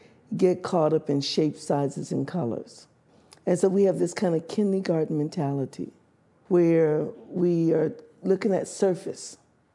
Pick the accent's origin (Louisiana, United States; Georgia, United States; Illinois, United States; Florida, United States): Louisiana, United States; I grew up in Louisiana, basically listened to country and Western music.